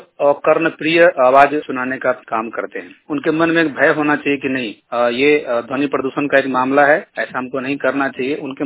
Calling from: Munger, Bihar, India; लाल दरवाजा मुंगेर से।

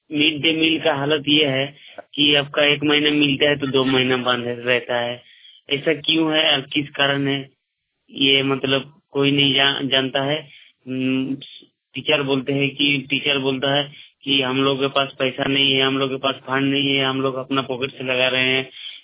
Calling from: Jadugora, Jharkhand, India; गांव कोगदा, पोस्ट असलमणि, थाना जादूगोड़ा, पूर्वी सिंहभूम से बोल रहा हूँ।

